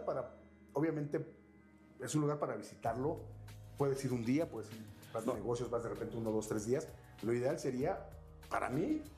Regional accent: San Julián, Jalisco, Mexico; me tocó encontrarme en mi pueblo de San Julián, Jalisco, de San Juan de los Lagos, mucho jalisquillo.

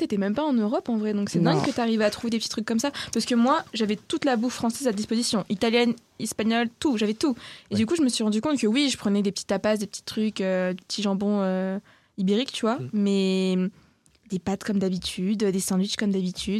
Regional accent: France; je suis française et j'ai rien contre les Allemands

